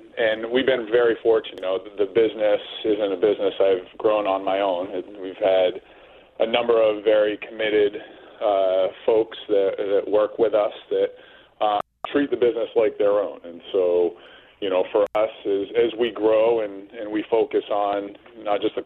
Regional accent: Pittsfield, Maine, United States; I grew up in Pittsfield, had left, gone out of state. I moved the company back with me about 8 years ago.

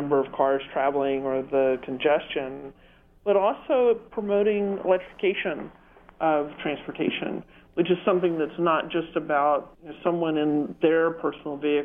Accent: Texas, United States; I grew up in Texas. You know, I rode in a huge old Chevrolet Impala up from Houston there.

